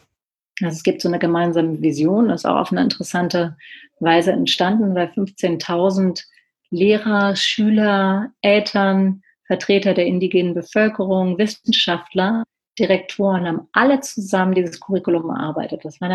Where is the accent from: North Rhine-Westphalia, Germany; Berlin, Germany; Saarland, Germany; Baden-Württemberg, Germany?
Berlin, Germany; ich bin ja aus Berlin